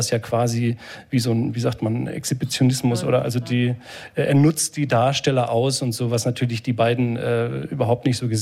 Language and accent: German; Bavaria, Germany; Nee, ich komme aus Franken eigentlich.